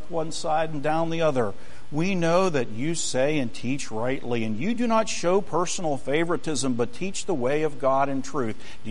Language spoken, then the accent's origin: English; Pennsylvania, United States; I'm sorry, I'm from Western Pennsylvania. I'm a Steelers fan.